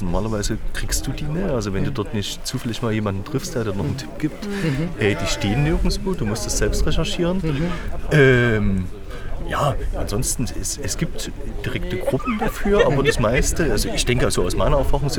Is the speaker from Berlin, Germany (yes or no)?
no; Chemnitz, Saxony, Germany; now in Stein, Germany; Nee, wir kommen aus Stein bei Nürnberg, aber ursprünglich aus Ecke Chemnitz.